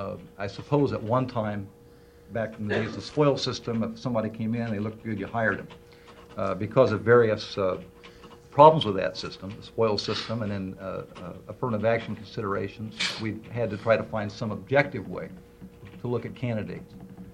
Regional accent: Eugene, Oregon, United States; maybe it's because I come from Eugene

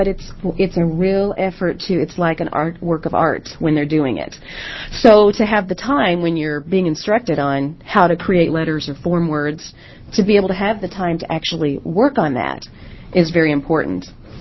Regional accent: Kentucky, United States; now in Westland, United States; I live in Westland. I am actually originally from Kentucky

